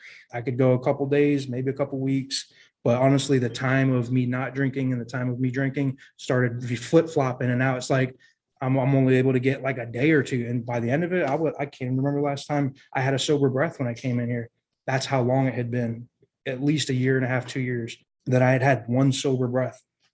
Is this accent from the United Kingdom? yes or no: yes; Scotland, United Kingdom; Like, I'm from Scotland. The only reason I'm moving over here is because my dad is such an alcoholic.